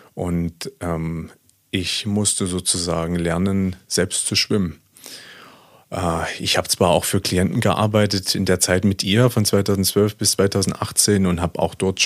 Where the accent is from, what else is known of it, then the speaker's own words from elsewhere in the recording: East Germany, Germany; born there; wie du schon sagtest, ich bin in Ostdeutschland geboren. Das ist richtig. Sozusagen in der ehemaligen DDR